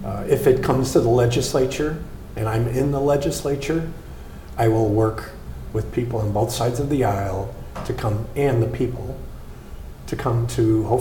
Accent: Chicago, Illinois, United States; now in Green Bay, United States; You think Green Bay, Wisconsin. I grew up in Chicago.

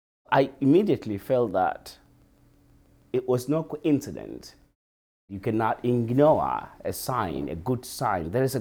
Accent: Tanzania; Well, I grew up in Tanzania, East Africa, born and raised.

